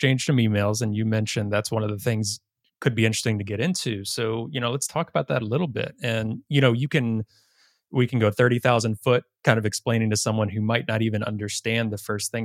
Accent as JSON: {"language": "English", "region": "Virginia", "country": "United States", "said": "I'm from Virginia myself, so similar lineage."}